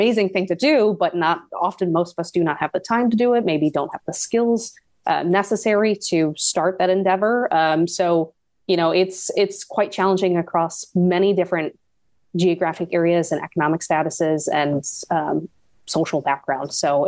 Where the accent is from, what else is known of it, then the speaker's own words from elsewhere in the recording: East Coast, United States; moved away as an adult; now in Kentucky, United States; I am somebody who was born and raised on the East Coast and moved to the Midwest for work about a decade ago. I cannot believe that I'm a Kentucky resident and have been for almost 8 years